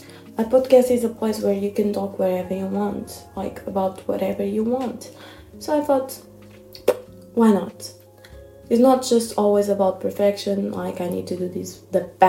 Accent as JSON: {"language": "English", "country": "Portugal", "first_language": "Portuguese", "second_language": "English", "said": "I'm from Portugal, I speak Portuguese. So if my English is not the best, it's just because it's not my first language."}